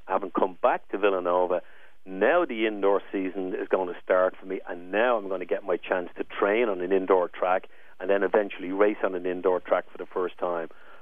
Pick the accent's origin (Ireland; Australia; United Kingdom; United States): Ireland; And I said, I'm from Ireland.